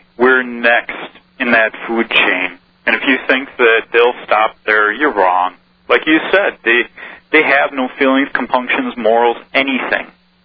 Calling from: Wisconsin, United States; Wisconsin.

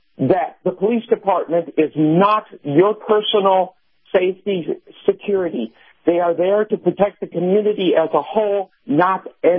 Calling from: Boulder, Colorado, United States; I'm listening to KNUS out of Denver, and I'm just outside the People's Republic of Boulder.

